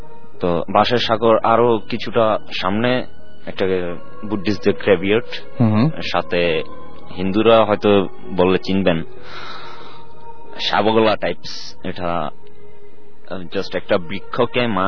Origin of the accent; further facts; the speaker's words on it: Chittagong, Chittagong Division, Bangladesh; now in Dhaka, Bangladesh; আমার বাড়ি চিটাং, ঢাকায় পড়াশোনা করি।